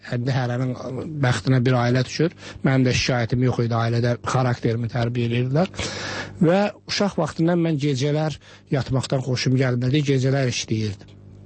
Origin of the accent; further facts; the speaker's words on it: Kosalı, Kvemo Kartli, Georgia; Bəli, Gürcüstanda, mən anadan olmuşam, Tiflis yaxınlığında bir Kosalı kəndi deyilir. Bu, Azərbaycanın 5 kilometr aralıdır, Sadıqlı, Azərbaycanın Sadıqlı kəndindən.